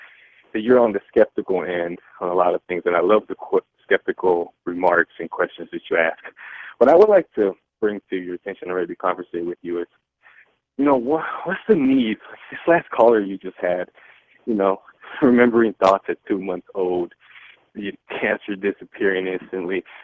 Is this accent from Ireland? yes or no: no; Los Angeles, California, United States; now in Colorado, United States; I grew up in Los Angeles, and I live in Colorado now. I went away from it, and I'm doing a lot better in my life. I grew up very corrupted.